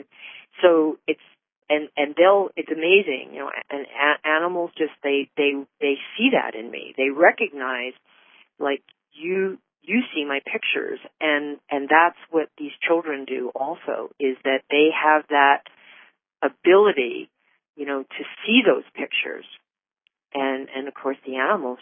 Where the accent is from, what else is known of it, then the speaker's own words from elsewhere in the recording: New York City, New York, United States; born there; I was born in New York City, and we moved because of, you know, my dad bought me a horse when I was five, and so that forced us to move from New York City to the country.